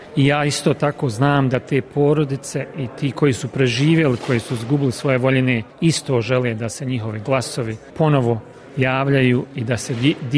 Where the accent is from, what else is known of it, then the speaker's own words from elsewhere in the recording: Bosnia & Herzegovina; naročito u Bosni i Hercegovini, odakle sam ja